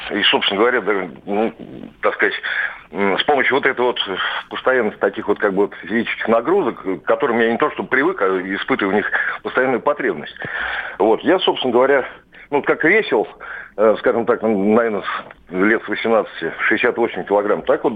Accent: Moscow, Russia; Я из Москвы.

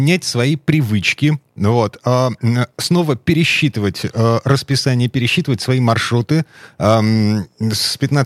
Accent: Moscow, Russia; now in Saint Petersburg, Russia; я не местный. Я переехал в Петербург из Москвы.

